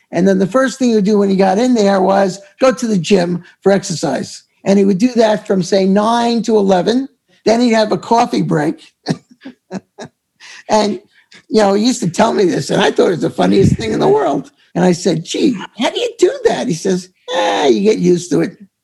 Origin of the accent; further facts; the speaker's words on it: Valley Stream, New York, United States; I grew up in Valley Stream, Long Island. You know where that is? Valley Stream, Lynbrook.